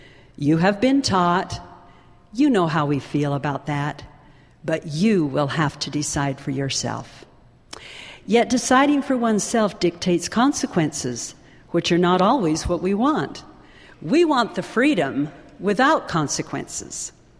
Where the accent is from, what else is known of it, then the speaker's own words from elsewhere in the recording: Alberta, Canada; Life was simpler years ago in my hometown on the Canadian prairie. Our phone number was one digit, 3. We had one black and white movie that came from the larger town of Cardston every Thursday night.